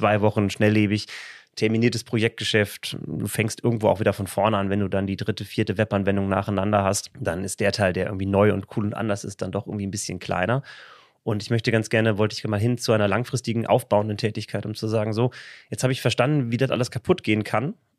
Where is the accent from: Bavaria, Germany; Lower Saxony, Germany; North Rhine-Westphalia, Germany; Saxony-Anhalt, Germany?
North Rhine-Westphalia, Germany; Meine Frau und ich, wir kommen beide hier so aus dem Paderborner Umfeld.